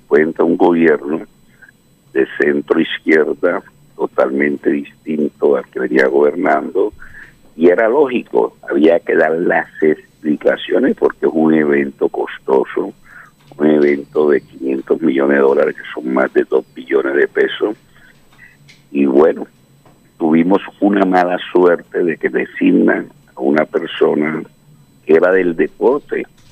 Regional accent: Córdoba, Colombia; debido a que soy oriundo de esta hermosa tierra caribeña, soy del departamento de Córdoba.

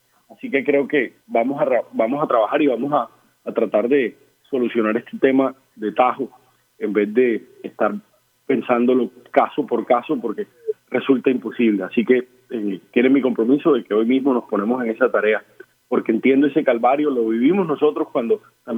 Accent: Barranquilla, Atlántico, Colombia; es nuestro gran tesoro como colombianos, como barranquilleros

